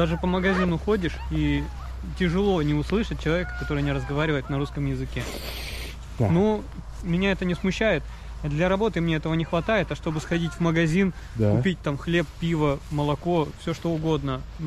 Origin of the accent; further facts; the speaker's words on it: Russia; Да, конечно, я из России.